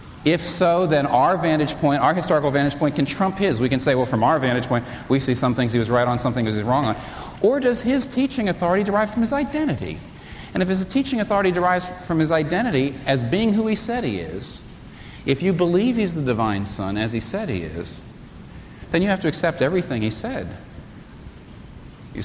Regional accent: New York, United States; I'm a New Yorker. I'm not naive. I am sophisticated.

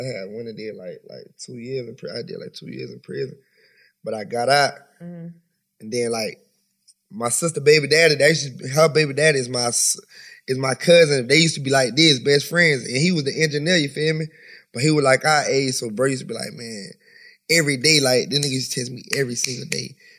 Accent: Tallahassee, Florida, United States; Tallahassee.

